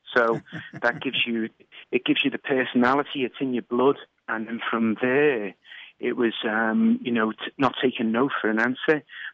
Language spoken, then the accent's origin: English; Liverpool, North West England, United Kingdom; I'm from Liverpool.